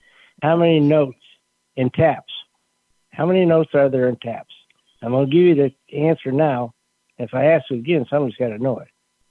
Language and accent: English; Niagara Falls, Ontario, Canada; I'm from Niagara Falls area near Toronto